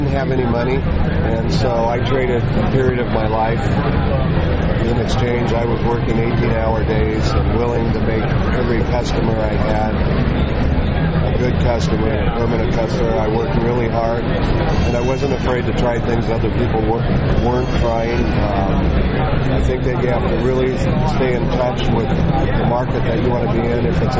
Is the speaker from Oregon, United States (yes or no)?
yes; Milwaukie, Oregon, United States; I grew up in Milwaukee, Oregon, which is farm country, and I didn't know anyone in any big city, much less the entertainment industry.